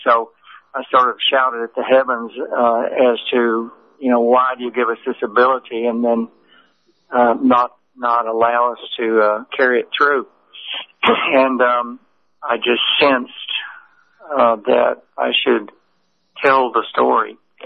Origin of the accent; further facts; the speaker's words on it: Texas, United States; also born or lived in Los Angeles; We're from Texas, but we spent 22 years in the LA area. We lived in Malibu for a long time